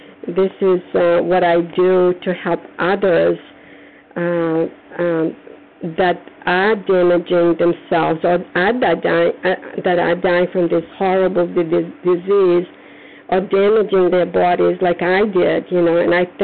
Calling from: Foxborough, Massachusetts, United States; I'm calling from Foxborough, Massachusetts.

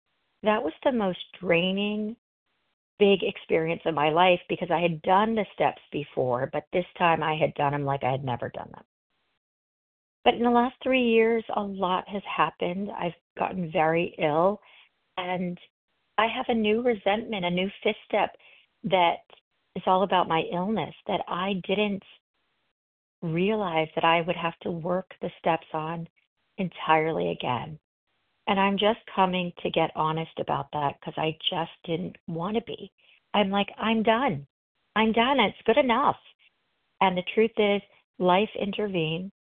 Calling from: Los Angeles, California, United States; calling from Los Angeles.

